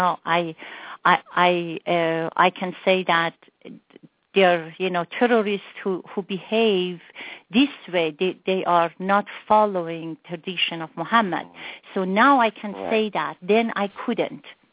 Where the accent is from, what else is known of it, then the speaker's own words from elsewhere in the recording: Iran; now in Buffalo, United States; And growing up in Iran, for me, I have nothing but pleasant memories.